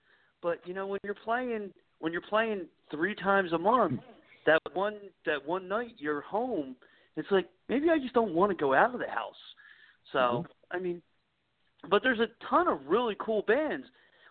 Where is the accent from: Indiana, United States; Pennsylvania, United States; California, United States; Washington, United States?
Pennsylvania, United States; Philadelphia; I grew up in Northeast Philly, where you would go to the Empire on Sunday night and your friend would play